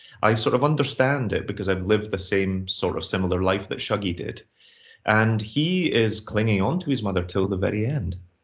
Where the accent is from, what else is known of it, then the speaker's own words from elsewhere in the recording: Glasgow, Scotland, United Kingdom; I grew up in Glasgow of the 80s